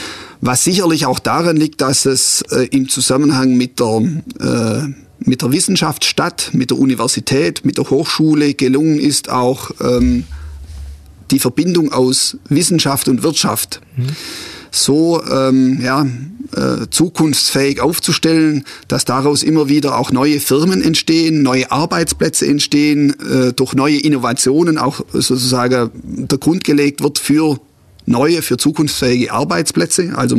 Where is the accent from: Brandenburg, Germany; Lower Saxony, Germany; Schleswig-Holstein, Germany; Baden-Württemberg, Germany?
Baden-Württemberg, Germany; Riedlingen; born there; Ich selber bin in Riedlingen an der Donau geboren, deswegen bin ich ein Kind der Donau